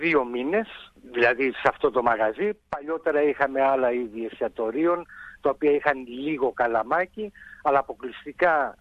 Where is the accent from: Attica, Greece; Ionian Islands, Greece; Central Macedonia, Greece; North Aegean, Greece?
Attica, Greece; Athens; Από Πελοπόννησο κατάγονται οι γονείς μου. Εγώ βασικά γεννημένος και μεγαλωμένος στην Αθήνα.